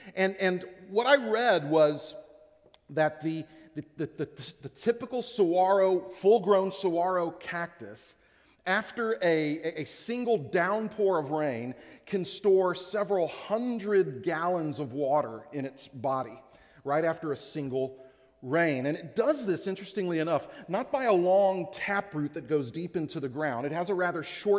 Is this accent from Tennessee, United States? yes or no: no; Texas, United States; I also read up on a tree that's you see a lot in where I'm from Texas.